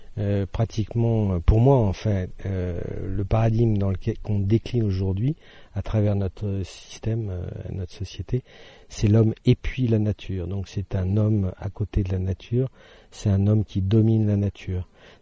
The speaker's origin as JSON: {"language": "French", "region": "Normandy", "country": "France", "tie": "born or raised there", "said": "Moi je viens de Normandie, d'une société plutôt urbaine, d'un milieu plutôt bourgeois."}